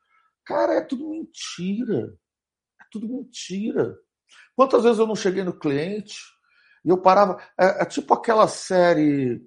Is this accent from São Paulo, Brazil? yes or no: yes; Carapicuíba, São Paulo, Brazil; Eu venho de uma família muito humilde. Nós somos de Carapicuíba. E eu morava numa rua que não tinha asfalto, cara. Era um morro